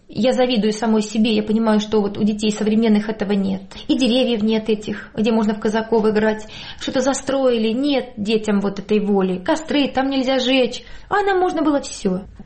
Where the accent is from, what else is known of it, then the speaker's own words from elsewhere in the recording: Penza, Penza Oblast, Russia; я коренная пенчанка и горжусь своим местом, и хочу, чтобы жила здесь и я, и мои дети, и внуки